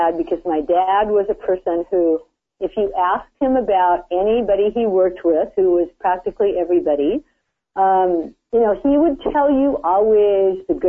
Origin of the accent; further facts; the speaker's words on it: Laguna Beach, California, United States; when I was growing up in Laguna, I worked out At a place called Coto de Casa, which is a kind of a ranch that's out, you know, it's in the country near Laguna Beach.